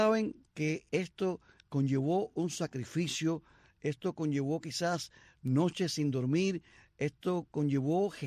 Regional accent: Cuba; todos somos cubanos

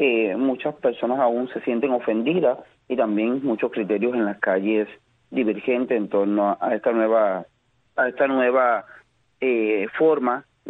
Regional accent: Cuba; moved away; me incluyo porque soy cubano, aunque vivo fuera hace muchos años

